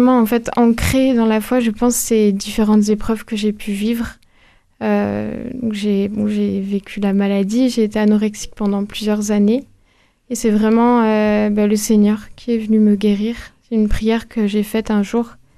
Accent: Martinique, France; Moi, j'ai grandi en Martinique, dans un petit village, donc là-bas, tout le monde allait au catéchisme et c'est quelque chose d'ancré dans la culture du lieu.

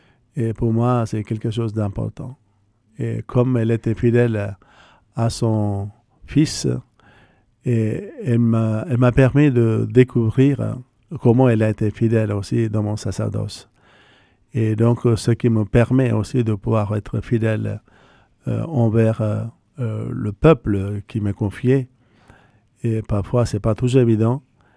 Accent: Bourgogne-Franche-Comté, France; j'allais chez moi dans la Nièvre, parce que c'est mon diocèse d'origine où j'étais incardiné.

